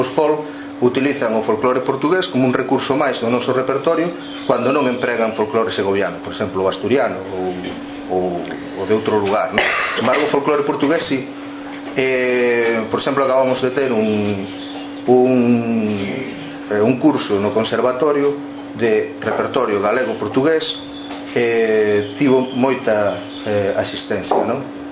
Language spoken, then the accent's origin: Galician; Illa de Arousa, Galicia, Spain; eu que falo con Xeseo, porque son de Illa de Arousa, de al lado deles, non?